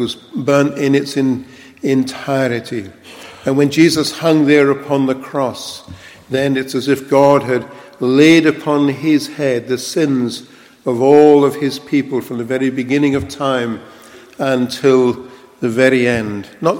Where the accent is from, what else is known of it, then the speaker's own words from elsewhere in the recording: London, United Kingdom; In London, I grew up in London, and not far from the River Thames, in Wandsworth